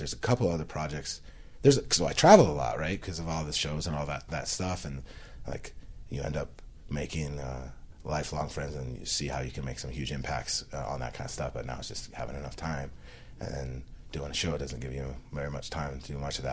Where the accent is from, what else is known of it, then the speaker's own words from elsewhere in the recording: Philippines; And so in my hometown we got a couple Filipinos, including myself.